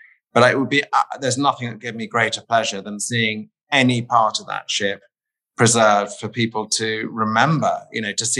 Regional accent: East of England, United Kingdom; I grew up near the Wash and just every day I'd look out there and think, well, it must be there and it's worth a dig, you know.

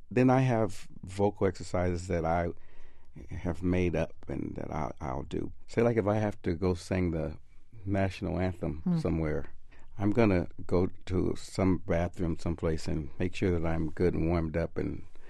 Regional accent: Denver, Colorado, United States; The latest one was in my hometown, Denver, Colorado, at the World Series.

